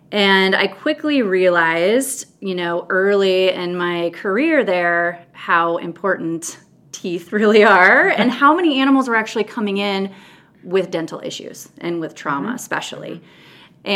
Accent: West Des Moines, Iowa, United States; Yeah, so I grew up in West Des Moines, Iowa, and went to Iowa State for my undergrad and my vet degree.

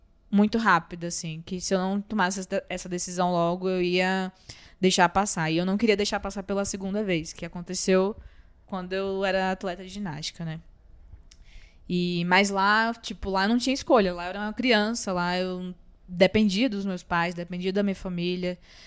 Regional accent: Northeast Region, Brazil; moved away; Eu vim do Nordeste, né? Assim, eu vim de lá para cá, para o Sudeste, porque lá eu me sentia muito limitada, assim.

